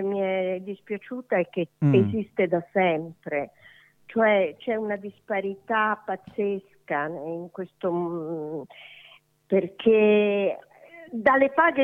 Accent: Rome, Lazio, Italy; sono romana pure io.

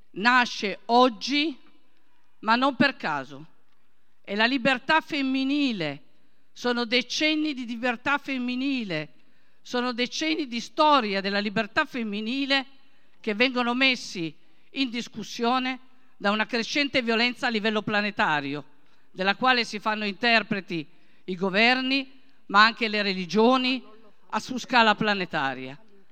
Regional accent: Turin, Piedmont, Italy; vengo da Torino anche, è l'angolo dei torinesi a quanto pare

